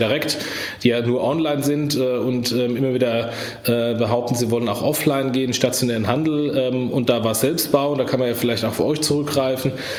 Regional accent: Frankfurt, Hesse, Germany; Ja, da hake ich hier als Frankfurter.

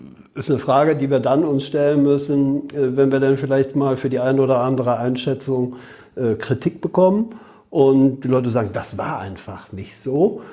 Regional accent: Rhineland, Germany; wer mich dann als Rheinländer kennt, weiß, dass der Rheinländer ja an sich ohne Punkt und Komma redet

